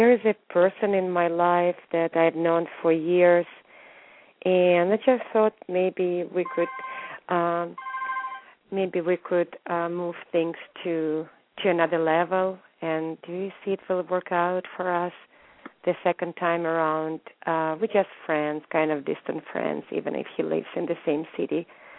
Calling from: California, United States; I'm calling from, it's Orange County in California.

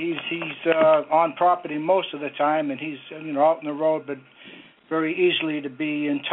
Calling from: Sun City Center, Florida, United States; Well, we come from Sun City Center, Florida, and we

